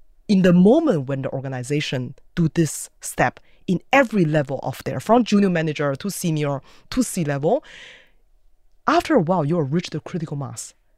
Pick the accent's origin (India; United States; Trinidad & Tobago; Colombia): India; I'm an Indian man